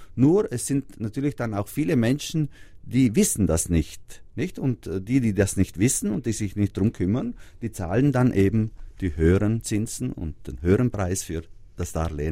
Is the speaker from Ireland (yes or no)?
no; Trentino-Alto Adige, Italy; Als Südtiroler hat man ja Berge auch unter dem Jahr mehr als genug, dann fährt man ganz gerne ans Meer.